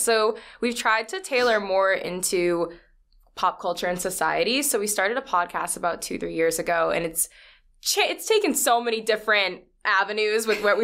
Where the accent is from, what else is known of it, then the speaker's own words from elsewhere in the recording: Boston, Massachusetts, United States; now in New York City, United States; I came from Boston and I decided to go to New York City for school.